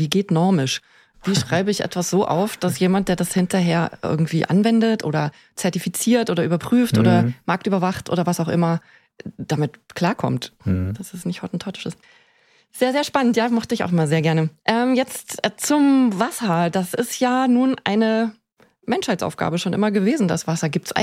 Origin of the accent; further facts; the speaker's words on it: Trier, Rhineland-Palatinate, Germany; Also ich bin in Trier aufgewachsen